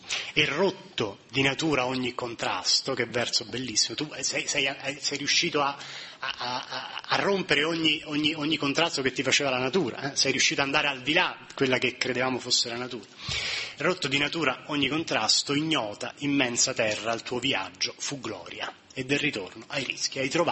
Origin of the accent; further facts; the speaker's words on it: Macerata, Marche, Italy; Le colline maceratesi, sì, carine, graziose, io vengo da Macerata, lo so che sono belle